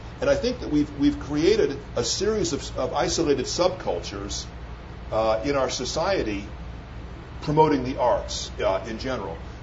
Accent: United States; Now, I mean, I was raised in America, so I naturally think that people that are readers are less active.

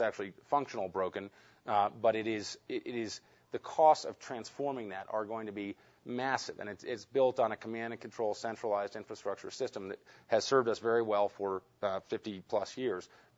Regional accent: New York City, New York, United States; born there; So I was born in the Women's Hospital in New York City.

